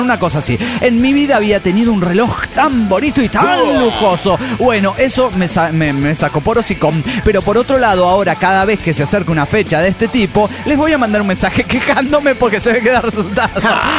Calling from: Santa Rosa, La Pampa, Argentina; de Santa Rosa, La Pampa, Argentina.

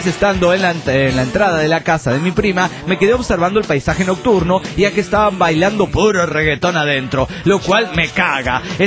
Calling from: Argentina; de Argentina.

